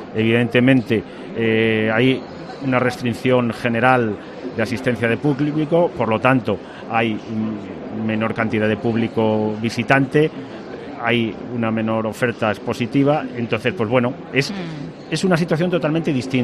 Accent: Castile and León, Spain; por algo que es lógico y normal en siendo armuñés y salmantino

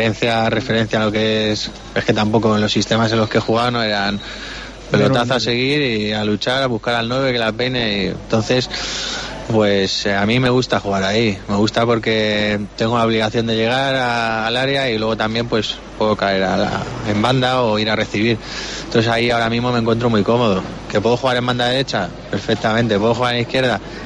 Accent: Móstoles, Community of Madrid, Spain; Bueno, nací en el centro, en el Hospital de la Paloma, pero por motivo de mis padres viví en Móstoles.

